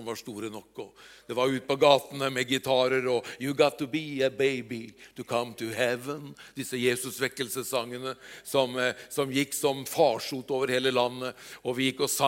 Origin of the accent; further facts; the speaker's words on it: Eastern Norway, Norway; Østlandet. Ja, det er jo langt unna Østlandet. Det er langt herfra, vet du. Ja. Det er der jeg kommer fra.